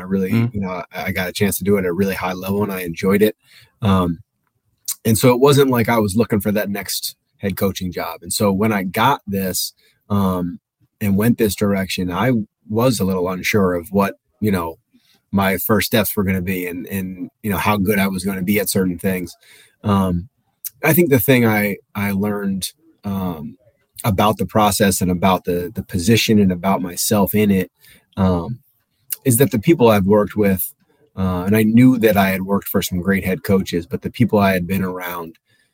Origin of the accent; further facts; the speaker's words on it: New Jersey, United States; I grew up in Jersey, so I did grow up with an affinity to the Jersey Shore as well.